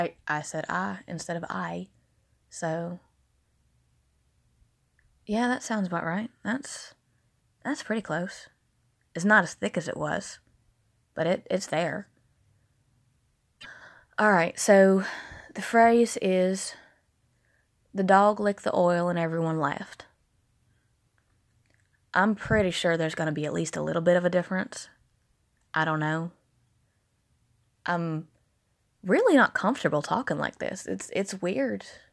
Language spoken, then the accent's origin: English; the South, United States; The voice you hear now is the result of spending a couple of years trying to lose my accent. I grew up in the Deep South, the Deep American South, and as a little goth kid in a town of maybe 1,000 people